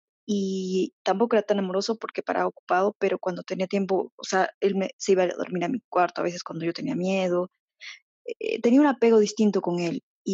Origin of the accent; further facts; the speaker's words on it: Peru; Yo soy de Perú.